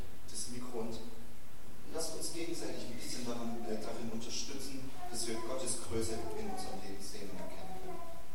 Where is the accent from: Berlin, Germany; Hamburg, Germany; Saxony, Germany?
Saxony, Germany; Leipzig; ich bin aus Leipzig. Ich bin verheiratet seit 10 Jahren, habe 4 Kinder.